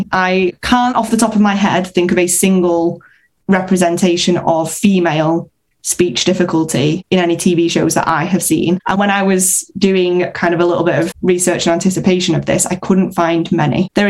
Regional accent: Manchester, North West England, United Kingdom; accent: Manchester; I'm quite proud of my Manchester accent

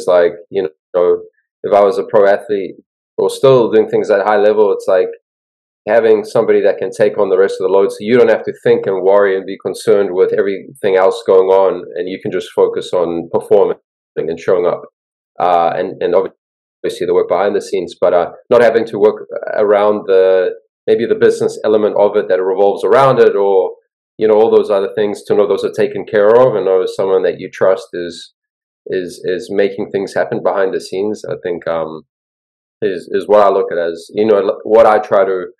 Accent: New Zealand; moved away; I moved here from New Zealand to do it. That was my fuel and passion, and ended up playing some pro basketball in New Zealand and Australia myself too.

